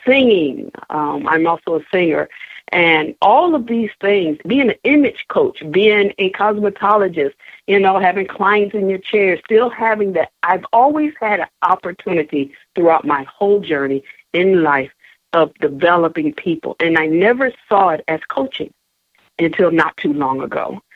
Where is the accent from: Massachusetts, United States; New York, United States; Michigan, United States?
New York, United States; moved away; also born or lived in Elizabeth / Texas; I was born in Elizabeth, New Jersey, raised in upstate New York.